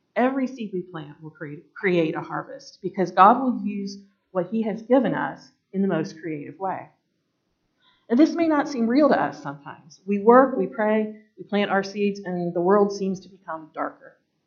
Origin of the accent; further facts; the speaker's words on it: Ohio, United States; My parents' church, the church I grew up in Ohio, has been without a pastor almost as long as we have.